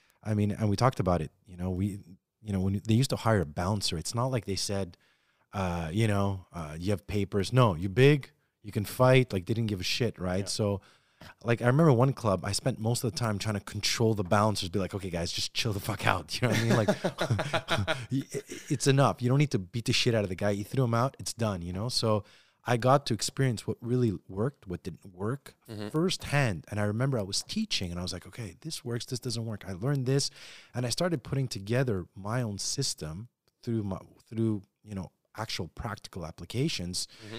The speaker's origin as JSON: {"language": "English", "town": "Montreal", "region": "Quebec", "country": "Canada", "tie": "born or raised there", "said": "I grew up in Park Extension. So, you know, I grew up between Cremisy and Liège."}